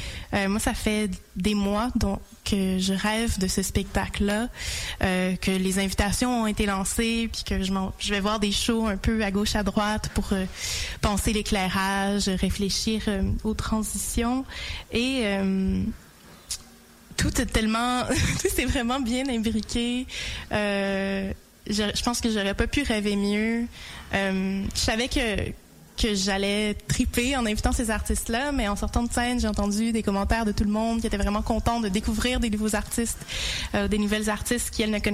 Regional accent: Quebec City, Quebec, Canada; J'ai grandi à Québec

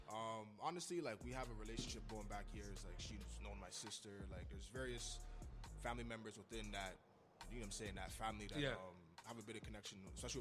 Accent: Montreal, Quebec, Canada; I've heard for a while that like I don't sound like I'm from Montreal

